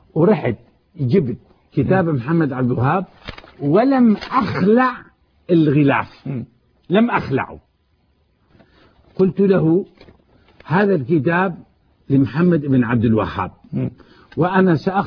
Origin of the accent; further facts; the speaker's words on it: Syria; وأنا شامي وابن شاميين وولدت في الشام